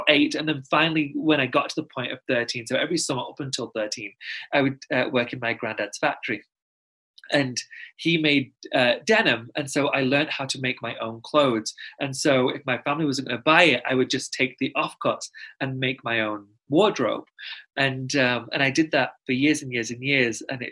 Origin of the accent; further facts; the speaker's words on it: Pakistan; I'm Pakistani, and not to sound condescending, a lot of people don't know where it is, so I'm just going to tell you, it neighbors India.